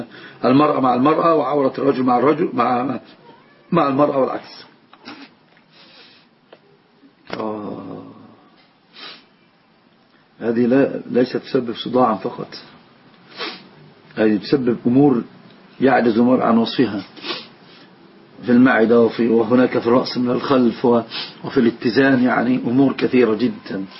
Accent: Egypt; عندنا في مصر يقول الحما اللي هو الأب الزوج

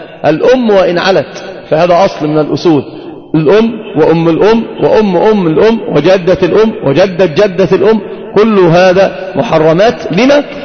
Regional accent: Egypt; والنسب اشتهر في العوام عندنا في مصر بالذات، النسب هي الزواج، وهذا ليس فصيحا.

